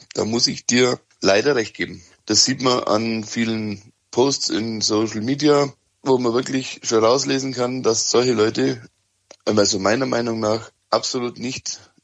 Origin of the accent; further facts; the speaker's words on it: Bavaria, Germany; Also, ich komme aus Bayern. Und ich gehe seit einigen Jahren auf die Jagd und ich bin in der Jägerfamilie aufgewachsen.